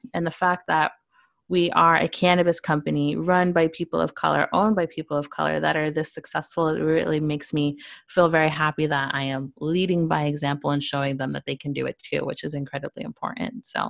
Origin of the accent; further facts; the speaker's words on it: Canada; I know I'm Canadian, I'm based in Canada, but our products are in the US.